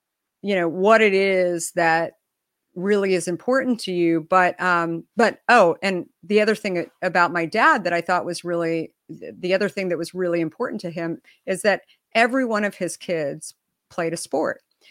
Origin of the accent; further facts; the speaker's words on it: Arizona, United States; also born or lived in Minnesota; I moved from Minnesota when I was really, really little. My dad had this, my dad hated shoveling snow with five kids. And so he said, we're moving to Arizona. And so I always joke that I was an original settler in Arizona